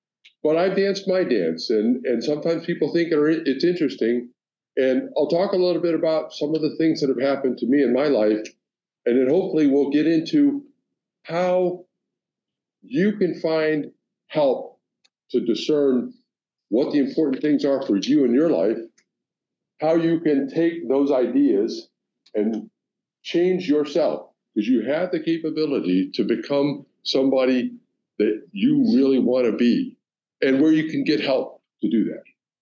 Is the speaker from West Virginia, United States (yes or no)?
no; Mississippi, United States; also born or lived in Midwest, United States; I was born in the Midwest. I grew up in the South, Mississippi.